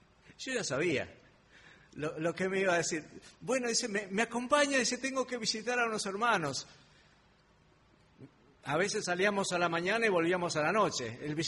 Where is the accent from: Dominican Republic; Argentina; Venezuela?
Argentina; Tucumán; En mis vacaciones visitaba mi provincia de Tucumán, de donde soy oriundo, y visitaba a mi familia.